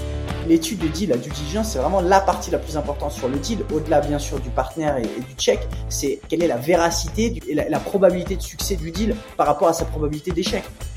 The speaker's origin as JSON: {"language": "French", "town": "Nice", "region": "Provence-Alpes-Côte d'Azur", "country": "France", "tie": "born or raised there", "said": "Donc, moi, je suis niçois. J'ai 33 ans. J'ai grandi à Nice. J'ai fait mes études au Canada."}